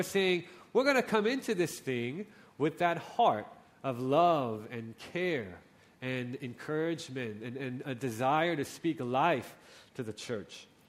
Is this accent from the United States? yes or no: no; Hong Kong; I came to Hong Kong when I was 22 years old, after my studies. I grew up in Hong Kong, went away, and came back in 2004.